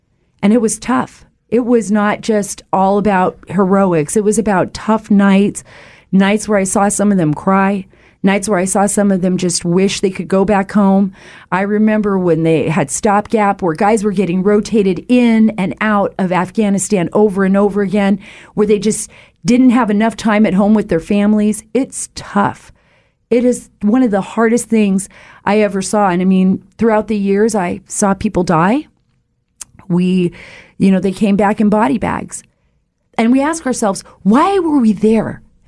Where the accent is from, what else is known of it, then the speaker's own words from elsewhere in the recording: Saudi Arabia; now in United States; because I grew up in Saudi Arabia. I spent a good portion of my childhood, 8 years of my life, my most formidable years, growing up in the Kingdom of Saudi Arabia.